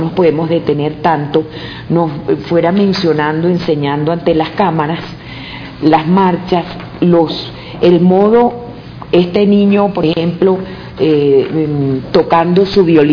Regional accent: Venezuela; Cuando nosotros como venezolanos tenemos 18 años estando bajo el yugo de la injerencia

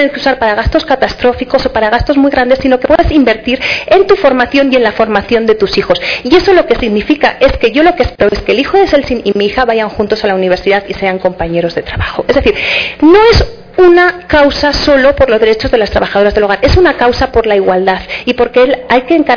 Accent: Spain; now in Mexico; Yo, como verán, por mi acento soy extranjera, yo llegué de España hace 10 años. Cuando yo llegué a vivir a México

